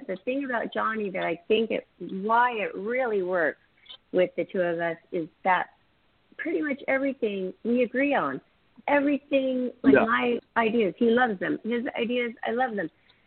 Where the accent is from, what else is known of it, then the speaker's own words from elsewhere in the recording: Seattle, Washington, United States; I grew up in Seattle, Washington. I love the clam digging.